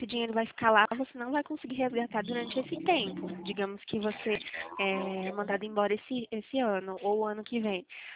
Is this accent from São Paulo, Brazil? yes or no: yes; Pirassununga, São Paulo, Brazil; Eu sou do interior de São Paulo, Pirassununga.